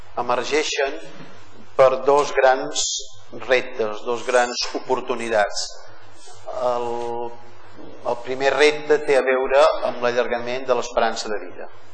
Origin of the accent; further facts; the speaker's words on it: Balearic Islands, Spain; accent: Menorcan; avisa de la meva varietat lingüística, que soc menorquí, efectivament.